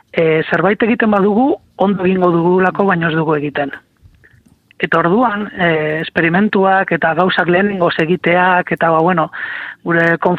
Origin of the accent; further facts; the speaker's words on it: Durango, Basque Country, Spain; Bueno, egia da gero gu Durangarra gara